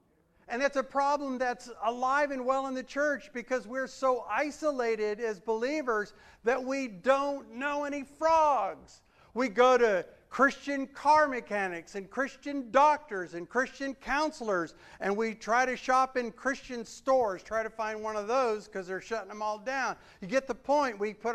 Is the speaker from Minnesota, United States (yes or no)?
no; Ogunquit, Maine, United States; A Baptist church that I was raised in Ogunquit, Maine, they had a summer outreach program